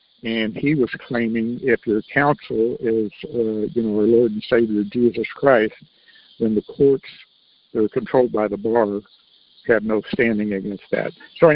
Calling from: Texas, United States; I'm calling from Texas.

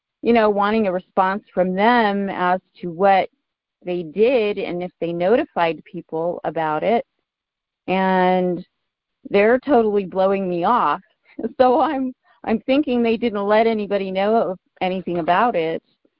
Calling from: New Mexico, United States; I'm from New Mexico.

